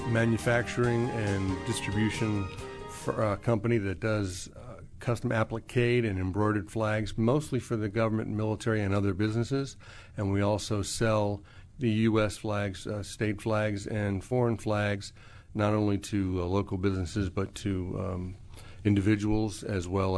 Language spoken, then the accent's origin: English; Virginia, United States; I grew up here in Northern Virginia.